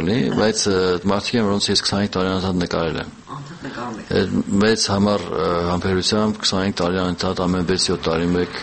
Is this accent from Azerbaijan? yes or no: no; Georgia; երկուսը Վրաստանից ենք, վրացը հայ